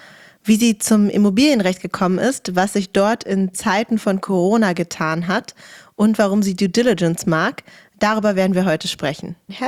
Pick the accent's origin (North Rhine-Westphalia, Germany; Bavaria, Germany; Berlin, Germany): Berlin, Germany; also ich bin ja auch Berlinerin